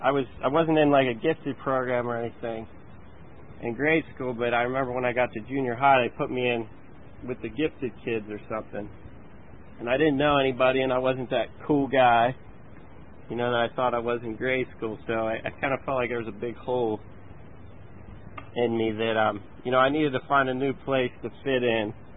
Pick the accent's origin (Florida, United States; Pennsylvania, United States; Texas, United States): Pennsylvania, United States; Altoona; I grew up in Altoona, PA, and, you know, I didn't have a bad childhood